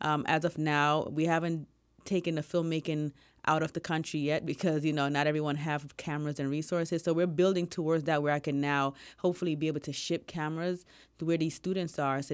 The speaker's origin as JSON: {"language": "English", "region": "New York", "country": "United States", "said": "I am from New York, but let me bring that to us."}